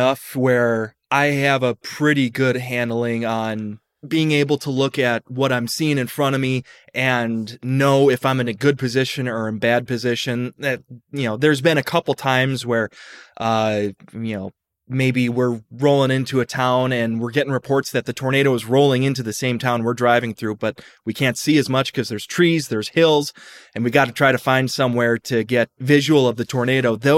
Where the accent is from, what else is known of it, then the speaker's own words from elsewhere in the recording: Twin Cities, Minnesota, United States; So I grew up in the Twin Cities. Mm-hmm. It's, pretty close by a couple hour drive into Minnesota. So most of my family is in the Twin Cities.